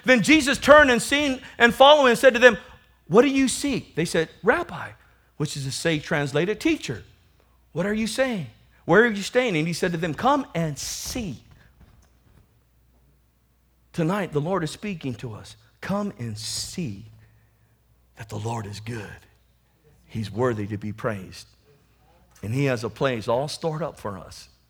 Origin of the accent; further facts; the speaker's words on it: National City, California, United States; I grew up in National City, grew up in the streets. You guys know my testimony, growing up, you know, with the gangbangers and all that.